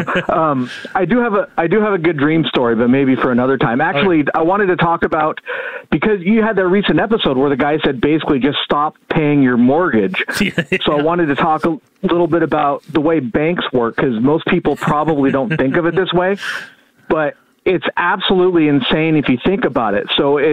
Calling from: Santa Rosa, California, United States; from Santa Rosa, California.

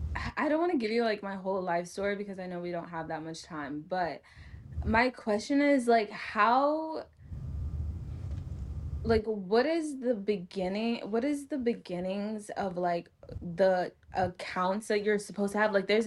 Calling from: Houston, Texas, United States; I'm from Houston, Texas.

